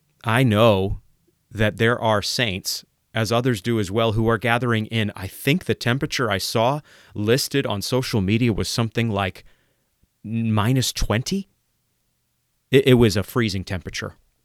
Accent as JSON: {"language": "English", "region": "Maine", "country": "United States", "tie": "born or raised there", "said": "I vacationed a few times in Quebec growing up in Maine."}